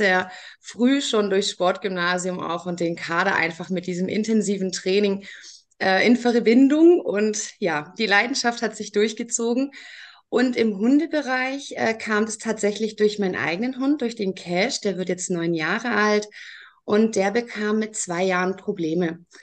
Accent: Baden-Württemberg, Germany; Also ich komme aus dem Raum Stuttgart

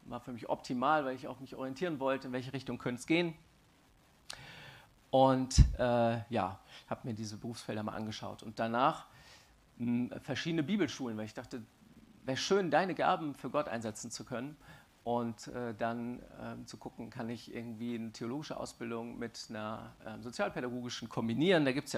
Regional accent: Mainz, Rhineland-Palatinate, Germany; also born or lived in Heidelberg / Weinheim; Ich bin in Heidelberg geboren und bin so die ersten 4 Jahre in Weinheim aufgewachsen. Dann sind wir als Familie nach Mainz umgezogen, wo ich die meiste Zeit meiner Kindheit verbracht habe.

